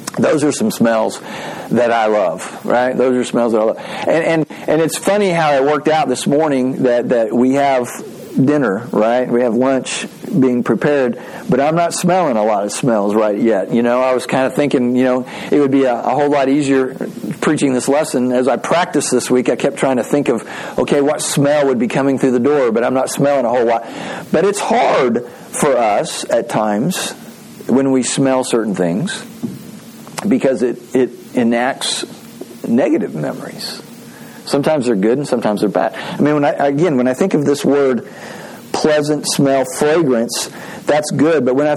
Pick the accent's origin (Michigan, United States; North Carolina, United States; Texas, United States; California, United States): Texas, United States; This is weird growing up in West Texas